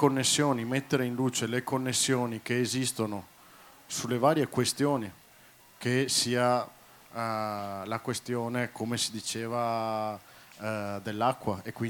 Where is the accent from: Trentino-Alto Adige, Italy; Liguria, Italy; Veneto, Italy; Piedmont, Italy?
Veneto, Italy; Treviso; Entrambi siamo di Treviso.